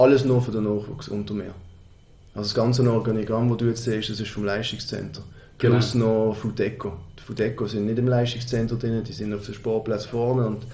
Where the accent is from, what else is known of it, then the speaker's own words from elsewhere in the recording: Basel, Basel-Stadt, Switzerland; ich bin in der Region, ich bin Basler, ich bin früher noch im alten Jockeli als Bub gesehen.